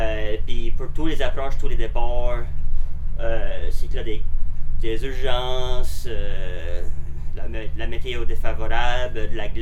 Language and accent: French; Mavillette, Nova Scotia, Canada; Je viens de la Nouvelle-Écosse, d'un petit village appelé Mavillette, à la baie Sainte-Marie. C'est un petit village de pêcheurs. J'ai grandi sur l'eau.